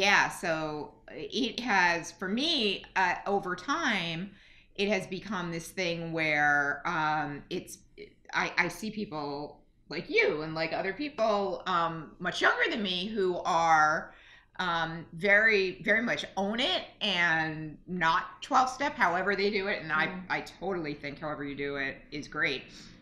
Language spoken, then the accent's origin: English; New Jersey, United States; I grew up in Jersey.